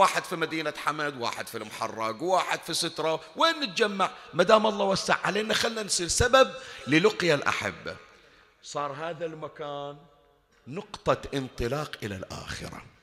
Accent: Bahrain; كثير حوادث مرت من هالنوع عندنا بالبحرين وغير البحرين

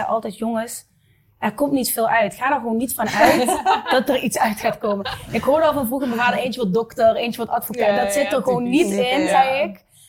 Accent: Venlo, Limburg, Netherlands; Ik ben opgegroeid in Venlo. Maar dan kan je wel horen mijn accent, denk ik.

